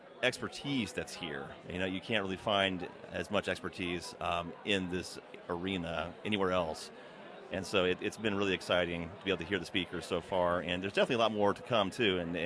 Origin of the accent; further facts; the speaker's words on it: Loganville, Georgia, United States; I'm up from Loganville, Georgia, actually.